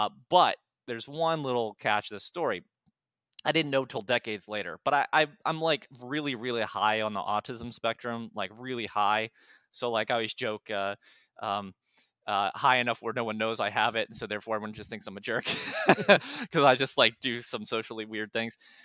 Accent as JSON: {"language": "English", "town": "Pittsburgh", "region": "Pennsylvania", "country": "United States", "said": "I'm from Pittsburgh originally."}